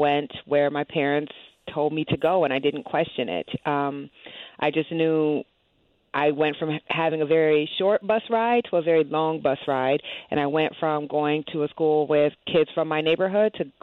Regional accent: Waterloo, Iowa, United States; So I grew up in Waterloo, Iowa, which is a very blue-collar town, very racially diverse, and has the largest percentage black population in the state of Iowa.

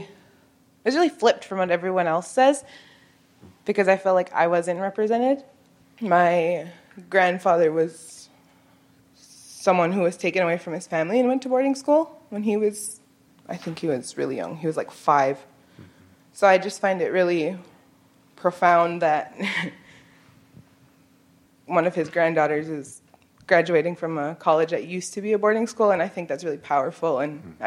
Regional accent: South Dakota, United States; I'm from System Wapton Sioux Tribe. My experiences are kind of like exactly opposite of that, because I grew up really knowing who I was. And I went to, it's not really a private school. It's more like a tribal school back in South Dakota.

